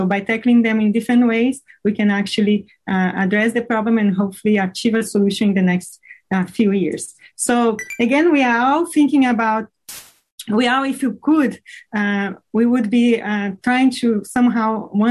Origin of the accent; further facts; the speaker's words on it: Brazil; English is a second language; moved away as an adult; now in United States; This accent that you get from me, it's because I'm originally from Brazil. I got my bachelor's there in food processing, and then I came here to the United States 2 decades ago